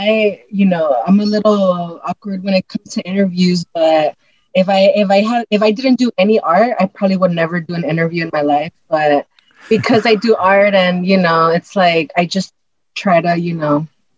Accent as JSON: {"language": "English", "town": "Wilmington", "region": "California", "country": "United States", "tie": "born or raised there", "said": "which was super easy for me because I grew up in Wilmington and South Bay."}